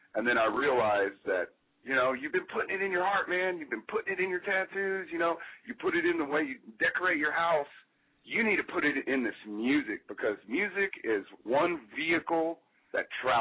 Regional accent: Victoria, Texas, United States; I grew up in Victoria, which is 2 hours south of Houston.

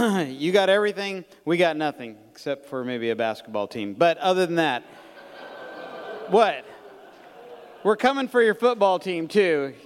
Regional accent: Taiwan; now in Oklahoma, United States; I grew up on Taiwan. My parents were missionaries among a headhunting tribe down there.

